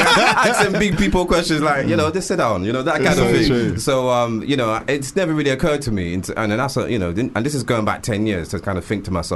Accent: Bristol, South West England, United Kingdom; now in London, United Kingdom; I came up from Bristol to London to pursue my music career, to get into the music scene, the hip-hop scenes.

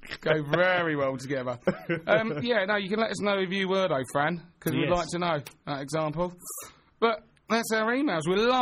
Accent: London, United Kingdom; I come from London.

